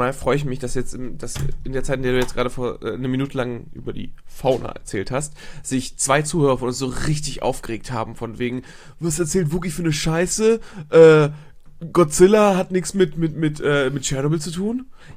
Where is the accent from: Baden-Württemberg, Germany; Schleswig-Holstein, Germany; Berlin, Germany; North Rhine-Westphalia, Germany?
Schleswig-Holstein, Germany; ich bin aufgewachsen in der Nähe vom Kernkraftwerk Krümmel